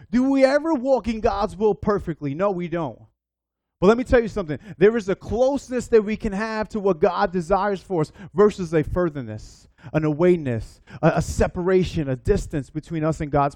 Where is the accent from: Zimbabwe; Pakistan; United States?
United States; New York; When I grew up in New York, you would take the train.